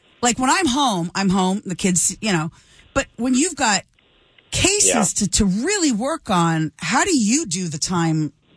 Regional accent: Toronto, Ontario, Canada; you're from the West and I'm from Toronto.

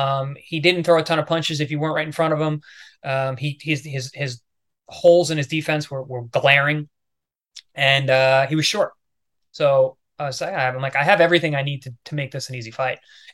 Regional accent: Long Island, New York, United States; I'm from Long Island. So even for me going to New York City, I'm an outsider.

